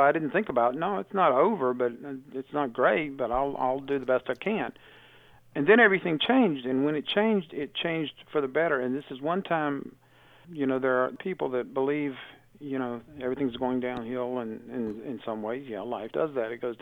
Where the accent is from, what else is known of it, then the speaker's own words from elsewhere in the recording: Rockingham, North Carolina, United States; I'm from Rockingham, North Carolina. I'm 62 years old, and I've been blind since birth.